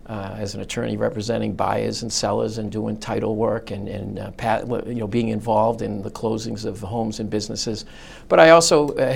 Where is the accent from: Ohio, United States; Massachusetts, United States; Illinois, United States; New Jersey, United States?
Massachusetts, United States; Norwood; I grew up in Norwood. I attended Balch Public Schools, St. Catherine School. I went to Xaverian Brothers High School in Westwood.